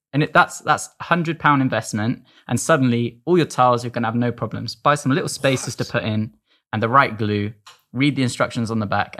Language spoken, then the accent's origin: English; South West England, United Kingdom; I'm from Devon